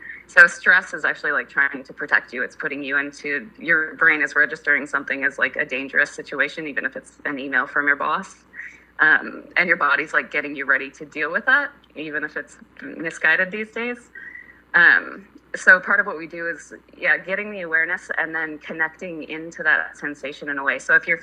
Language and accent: English; Michigan, United States; moved away as an adult; also born or lived in Chicago / Australia / New York City; now in San Francisco, United States; I grew up in Michigan, but my pathway, I went to college in Chicago, and then lived in Australia for 2 years.